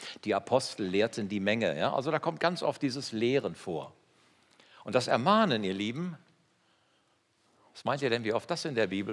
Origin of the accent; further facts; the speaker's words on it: Hesse, Germany; now in Westphalia, Germany; Ich komme aus Hessen, bei uns ist das genauso. Ich lebe 40 Jahre in Westfalen, ist ganz genauso.